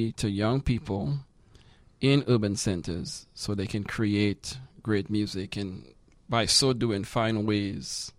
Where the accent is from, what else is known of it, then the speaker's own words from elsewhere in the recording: Trinidad & Tobago; now in United States; So I'm originally from Trinidad, and this is part of our gift to the world, steel drums and steel band music.